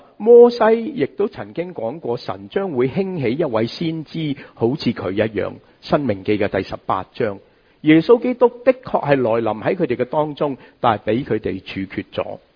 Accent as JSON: {"language": "Chinese", "country": "Hong Kong", "said": "我们香港人说排排坐"}